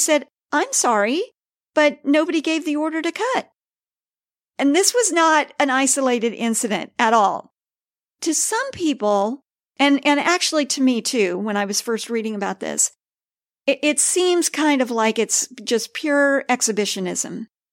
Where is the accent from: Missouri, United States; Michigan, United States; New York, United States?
Missouri, United States; Kansas City; I first became curious about her when I discovered that her hometown was my hometown, Kansas City.